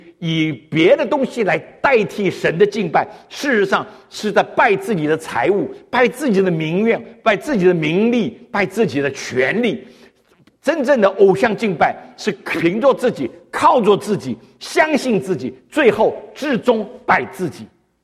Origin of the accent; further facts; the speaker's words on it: China; 今天我们中国人叫什么？汉奸呢？